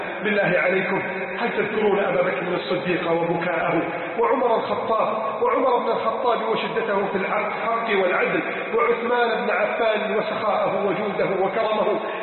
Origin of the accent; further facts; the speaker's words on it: Egypt; بلدنا مصر